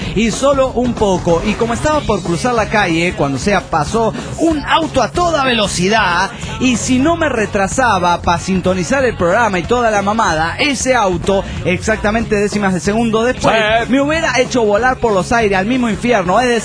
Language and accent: Spanish; Caracas, Capital District, Venezuela; de Caracas, Venezuela.